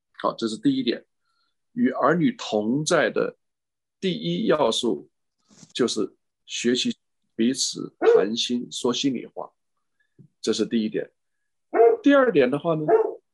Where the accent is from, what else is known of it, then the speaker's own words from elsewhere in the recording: China; 这个特别我们中国人这方面注意的不够